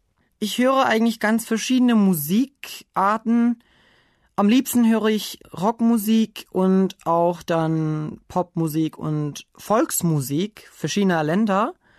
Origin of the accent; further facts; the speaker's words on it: Istanbul, Turkey; German is a second language; ich komme aus Istanbul, aus der Türkei. Ich bin 1992 geboren.